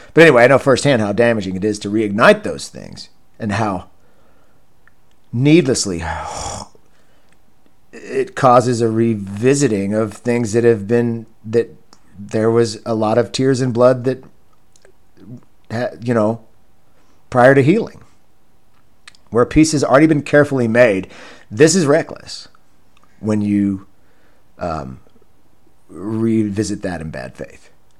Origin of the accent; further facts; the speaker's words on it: Texas, United States; a civil rights and liberties advocate born and raised in Texas, I have experienced, which is in the Deep South